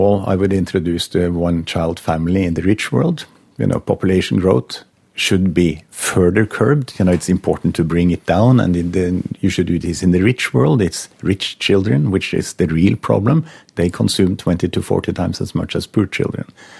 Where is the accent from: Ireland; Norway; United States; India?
Norway; English is a second language; And luckily, I come from Norway.